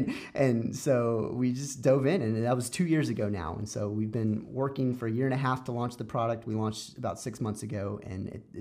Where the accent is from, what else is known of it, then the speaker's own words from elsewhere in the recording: Texas, United States; So I'm back in the small town where I grew up in Texas, and I have my wife, and we're pregnant with our fourth daughter now.